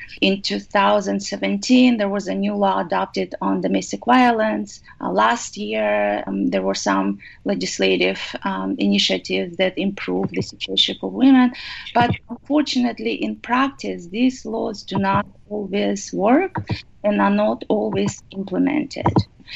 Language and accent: English; Kyrgyzstan; I remember growing up in Kyrgyzstan, March 8th, as you mentioned, was such a big holiday